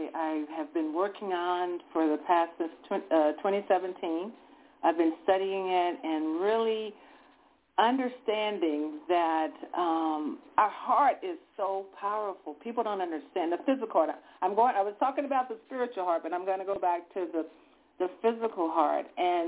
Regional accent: Louisiana, United States; I never envisioned that I would be leaving where I was living at the time and moving back to my hometown here in Louisiana.

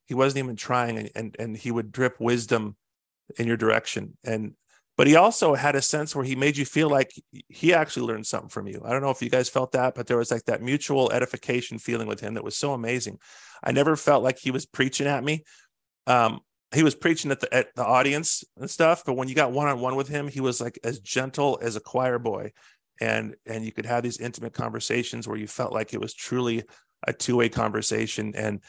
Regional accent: California, United States; We hit it off right away, even though I was from California.

